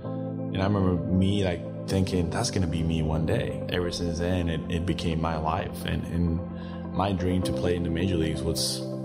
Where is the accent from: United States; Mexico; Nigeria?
Mexico; English is a second language; I was born and raised in Mexico. I didn't speak any English until I graduated from high school until I was 18 years old.